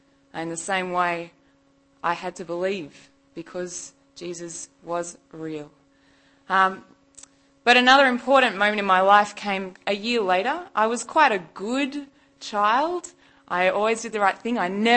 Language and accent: English; Australia; I am from Australia. I apologise if my accent is problematic for your listening.